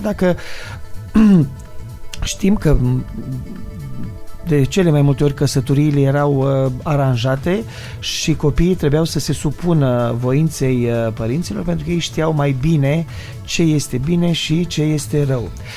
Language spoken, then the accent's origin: Romanian; Romania; now in United States; atâta timp cât eu trăiesc în America, dar dacă eu spun că sunt român, mă îmbrac românește, trăiesc românește